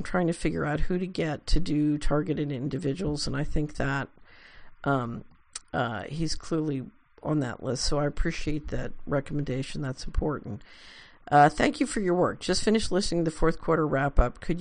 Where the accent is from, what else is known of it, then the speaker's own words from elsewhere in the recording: Boston, Massachusetts, United States; now in St. Louis, United States; I am from Boston 45 years and now in St. Louis 25 years.